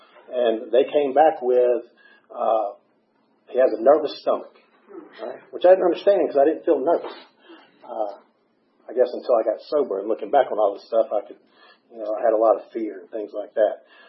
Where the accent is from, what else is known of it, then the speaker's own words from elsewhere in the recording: Eatonton, Georgia, United States; So I grew up in Eatonton, Georgia, which is Putnam County, not too far down the road, a little small town, not a whole lot going on.